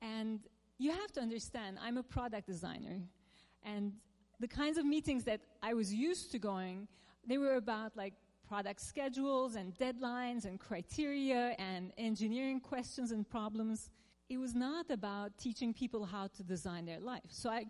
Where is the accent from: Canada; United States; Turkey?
Turkey; when I was growing up in Turkey, there was like a roadmap to being successful.